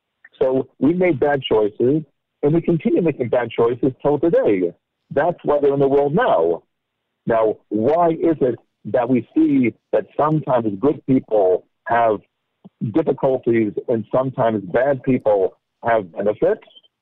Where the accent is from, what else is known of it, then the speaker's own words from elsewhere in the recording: Los Angeles, California, United States; I grew up in Los Angeles. I knew I was Jewish.